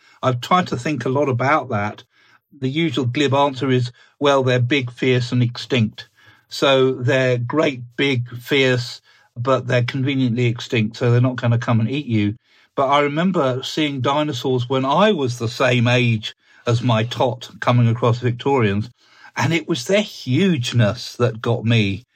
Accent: South East England, United Kingdom; quite close to where I grew up in Sussex, in the Weald of Sussex

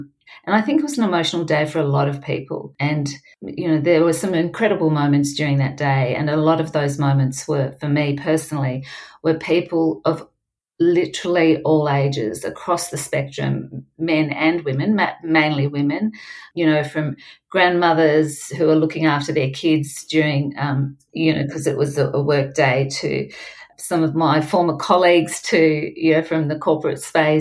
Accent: Melbourne, Victoria, Australia; arriving there and seeing it was the Melbourne rally, just to see my hometown just covered in a sea of black

